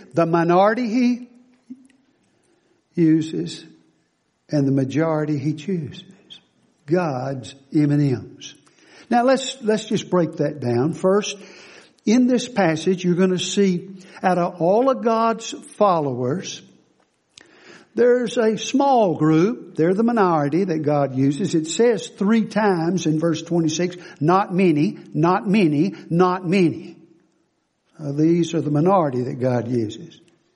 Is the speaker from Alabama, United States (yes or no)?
yes; Alabama, United States; He lived in Huntsville, Alabama, my home state, Alabama.